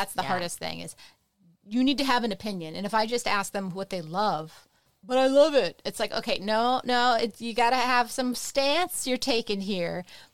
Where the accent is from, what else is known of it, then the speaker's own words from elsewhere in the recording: California, United States; I'm from California, so I'm not sure. But, like, I'm very opinionated, and I'm from California.